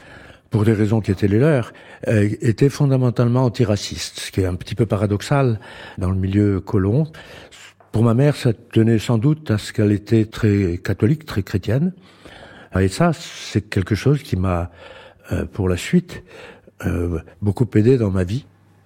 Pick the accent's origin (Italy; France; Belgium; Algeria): Algeria; Tiaret, Tiaret Province; donc je suis né à Tiaret, une petite ville du centre-ouest de l'Algérie, où ma famille était installée depuis les années 1850. Donc moi j'ai grandi dans un milieu très privilégié de colons.